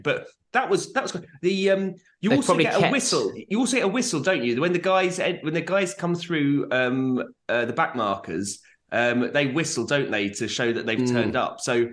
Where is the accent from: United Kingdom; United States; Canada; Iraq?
United Kingdom; Brighton, South East England; No. Fucking original Brighton, the one that this Brighton was named after. That's the one I'm from.